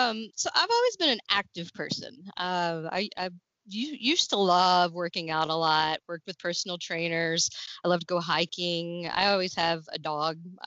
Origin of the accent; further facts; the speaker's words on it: Kentucky, United States; born there; now in Lexington, United States; I was born in Western Kentucky. I came to Lexington in 95 to go to UK, University of Kentucky, and okay. I've been here ever since.